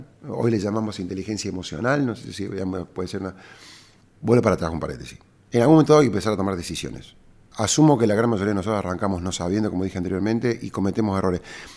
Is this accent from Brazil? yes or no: no; Córdoba, Argentina; cordobés y emprendedor.